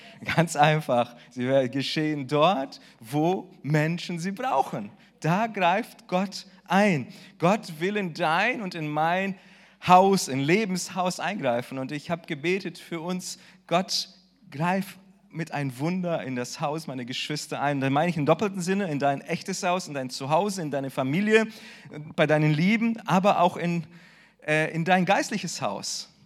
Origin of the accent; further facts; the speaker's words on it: Rödinghausen, North Rhine-Westphalia, Germany; Ich komme aus Rödinghausen, aus einem Dorf, nicht mal 10.000 Einwohner. Im Vergleich zu Bremen richtig klein